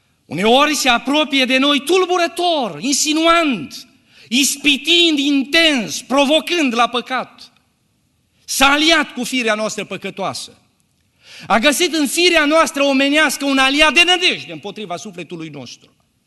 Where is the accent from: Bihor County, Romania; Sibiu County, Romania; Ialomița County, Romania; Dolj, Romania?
Bihor County, Romania; also born or lived in Șeitin; Eu am copilărit în părțile Bihorului. M-am născut aici, lângă Nădlac, la Șeitin.